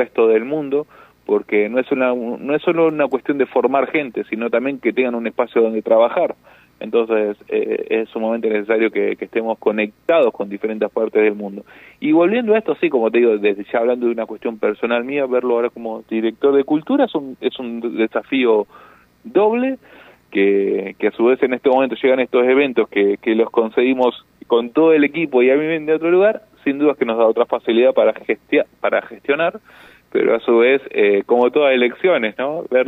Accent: Santa Rosa, La Pampa, Argentina; born there; now in General Pico, Argentina; Yo nací en Santa Rosa, y hoy, viviendo en General Pico

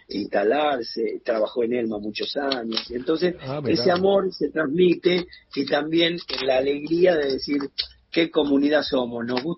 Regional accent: Avellaneda, Buenos Aires Province, Argentina; born there; Mire, yo soy argentino, nací en Avellaneda.

